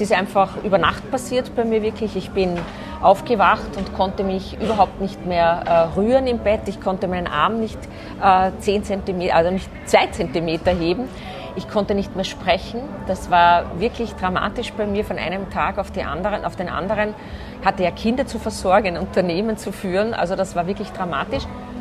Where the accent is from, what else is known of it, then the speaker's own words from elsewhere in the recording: Austria; Es gibt so Burnout-Prophylaxe-Seminaren bei uns in Österreich für Selbstständige.